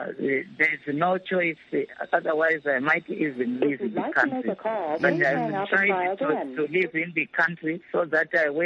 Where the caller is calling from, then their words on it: Chimanimani, Manicaland, Zimbabwe; from Zimbabwe.